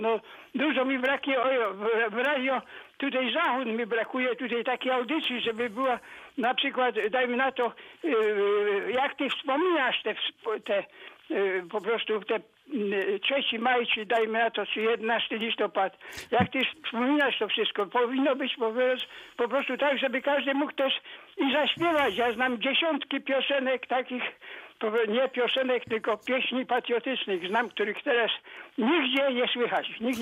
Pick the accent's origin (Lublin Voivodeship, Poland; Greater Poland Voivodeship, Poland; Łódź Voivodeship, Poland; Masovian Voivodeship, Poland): Greater Poland Voivodeship, Poland; Poznań; ja również pochodzę z Poznania i tak dalej. I przed wojną po prostu byłem wychowany, po prostu Bóg, honor, ojczyzna.